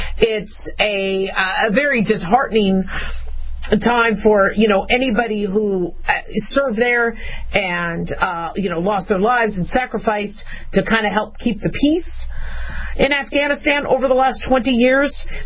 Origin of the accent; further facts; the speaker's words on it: United States; And so as an American, I think I have a right to say what I need to say, right?